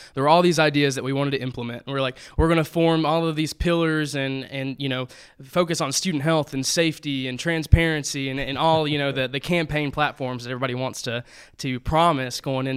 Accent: Madisonville, Tennessee, United States; Yeah, so I'm from Madisonville. It's a small town in East Tennessee. It's right in the middle of Knoxville and Chattanooga.

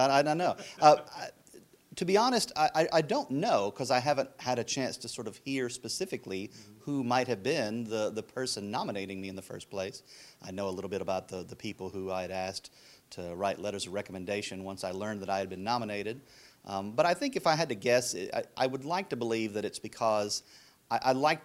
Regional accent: the South, United States; also born or lived in West; We'd lived out in the West for a while, but we're from the South originally, so we were looking to get back to where things are green again.

